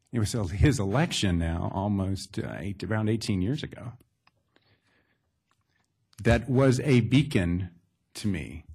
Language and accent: English; Chapel Hill, North Carolina, United States; I'm proud of where I'm from. I'm from Chapel Hill.